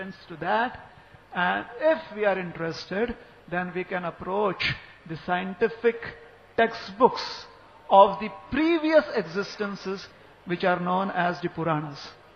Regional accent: Maharashtra, India; As an Indian, I have a right which is applicable in India. And as a Maharashtrian, growing up in Maharashtra, being born here, I have rights for the state of Maharashtra

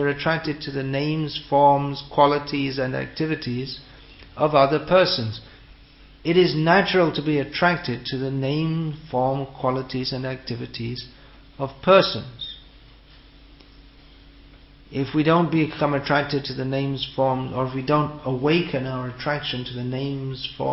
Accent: England, United Kingdom; Even though I was brought up in England, I was interested in soccer.

